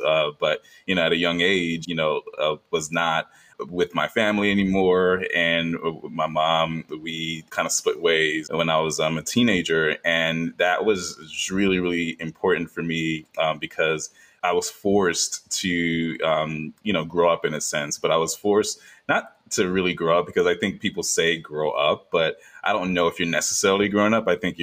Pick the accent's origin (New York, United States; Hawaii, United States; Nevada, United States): New York, United States; I grew up in Brooklyn, New York, in a very Caribbean household.